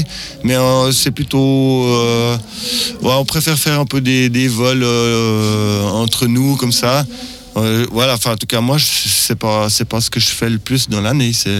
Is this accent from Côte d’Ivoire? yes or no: no; Switzerland; Alors, je suis suisse, je viens de la Suisse.